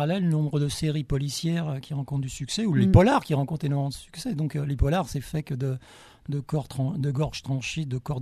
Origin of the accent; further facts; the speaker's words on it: Paris, Île-de-France, France; moi je viens de Paris, je suis installé dans le Diwa depuis 10 ans maintenant. Et auparavant, donc, j'étais en région parisienne